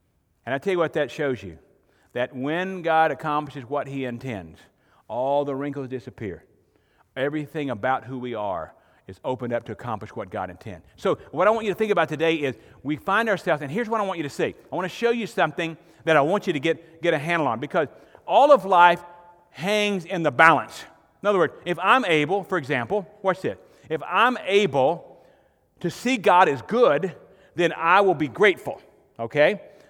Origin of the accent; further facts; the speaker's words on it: Arkansas, United States; born there; They know I was born in Arkansas, so my philosophy is there was to eat and enjoy life.